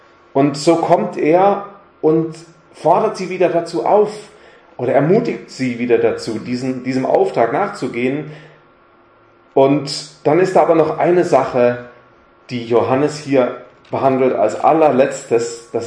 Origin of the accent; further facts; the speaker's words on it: Karlsruhe, Baden-Württemberg, Germany; Ich bin in Karlsruhe aufgewachsen, also ein Badenser, der Feind quasi, aber habe eine Schwäbin geheiratet.